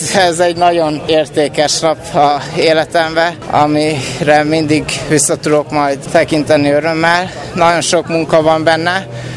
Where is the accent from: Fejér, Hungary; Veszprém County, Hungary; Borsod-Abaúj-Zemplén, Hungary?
Borsod-Abaúj-Zemplén, Hungary; hogy én most magyar vagyok, és nem sí nemzet, teljesítető. Semmi sem lehetetlen, azt mondom. Borsodból jöttem